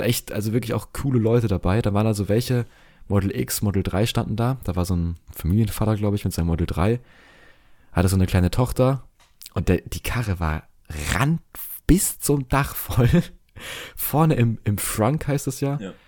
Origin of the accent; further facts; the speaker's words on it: Berlin, Germany; musste man natürlich im, ne, auch vertrauenswürdig rüberkommen als Berliner